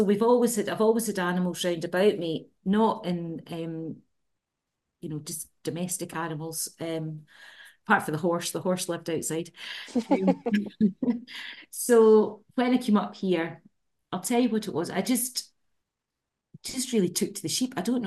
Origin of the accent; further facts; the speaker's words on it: Motherwell, Scotland, United Kingdom; also born or lived in Inverness; So Inverness, and then grew up in Motherwell. So went to school in Motherwell, as you'll probably hear from my accent.